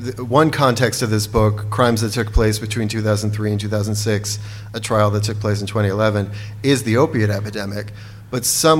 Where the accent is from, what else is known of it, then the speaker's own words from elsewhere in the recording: Providence, Rhode Island, United States; my two Providence bookstore events where I've lived pretty much my whole life